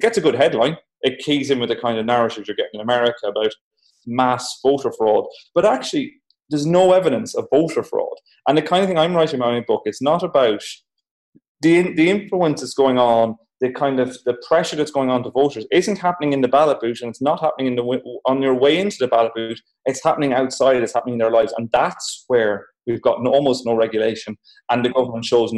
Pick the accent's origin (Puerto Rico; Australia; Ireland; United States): Ireland; probably because we're English speaking and I'm Irish, as you can tell from my voice, and we do the same.